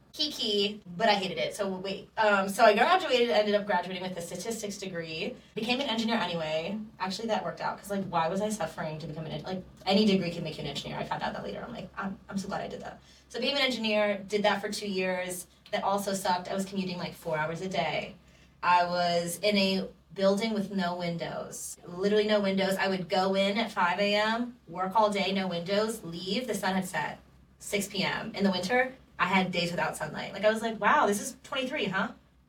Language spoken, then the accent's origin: English; Jamaica; I'm Jamaican. My dad's from New York, too. Small world.